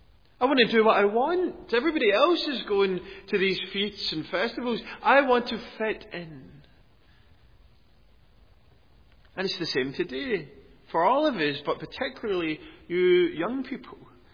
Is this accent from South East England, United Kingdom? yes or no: no; Scotland, United Kingdom; growing up in Scotland